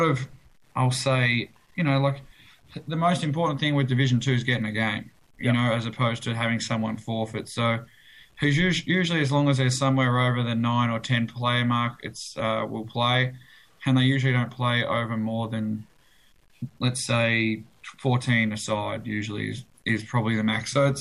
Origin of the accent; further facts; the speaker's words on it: Melbourne, Victoria, Australia; now in Canada; I'm from Melbourne. I grew up playing at Yarraville in the Western Regional League in the last couple of years before coming to Canada.